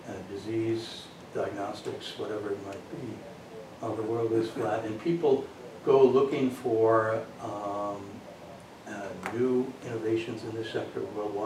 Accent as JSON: {"language": "English", "town": "Cooperstown", "region": "New York", "country": "United States", "tie": "born or raised there", "said": "I grew up near Cooperstown, New York, the Baseball Hall of Fame. So I'm a country boy in derivation, I guess."}